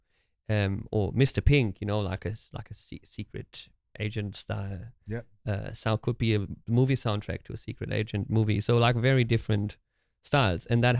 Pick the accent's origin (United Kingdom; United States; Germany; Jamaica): Germany; Göttingen, Lower Saxony; This is in Göttingen in Germany.